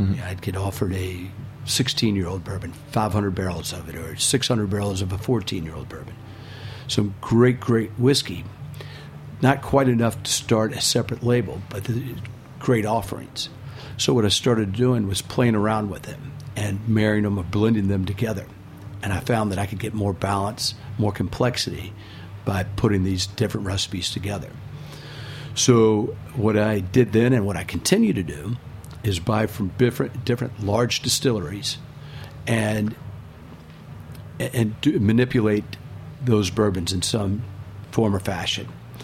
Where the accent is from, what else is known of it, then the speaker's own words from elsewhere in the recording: Louisville, Kentucky, United States; So growing up in Louisville, you're surrounded by bourbon. It's kind of a way of life.